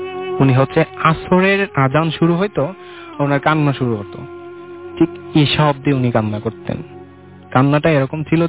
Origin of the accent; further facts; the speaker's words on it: Golapganj, Sylhet Division, Bangladesh; জি, আমার দেশের বাড়ি হচ্ছে সিলেটে গোলাপগঞ্জ থানা, আর হচ্ছে গ্রামটা হচ্ছে পুলছেন।